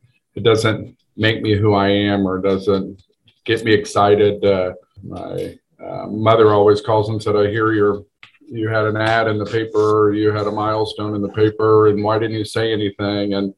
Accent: Indianapolis, Indiana, United States; I grew up in Meridian Kessler, 45th and Central, or 44th Street between Penn and Washington. That's where my parents had their kids, and my dad grew up there.

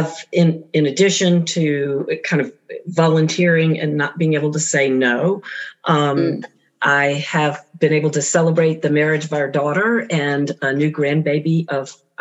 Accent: Atlanta, Georgia, United States; I'm a sixth generation Atlantan, and that's from both sides of my family.

